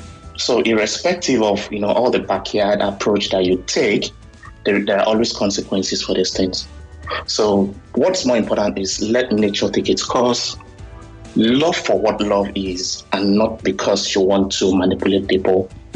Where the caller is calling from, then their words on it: Canada; I'm calling all the way from Canada.